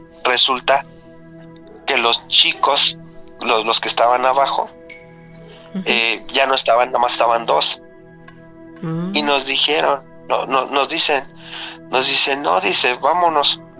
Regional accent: Naucalpan, State of Mexico, Mexico; Y le digo, no, pues yo soy de Naucalpan.

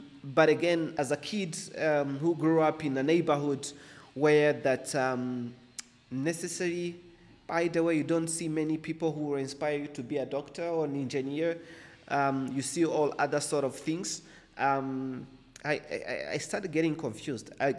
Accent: Kigali, Rwanda; I'm a kid from Nyamirambo. And I've lived in two main locations in Nyamirambo.

